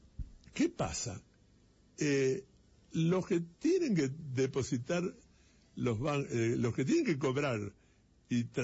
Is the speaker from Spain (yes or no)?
no; Argentina; somos propietarios los argentinos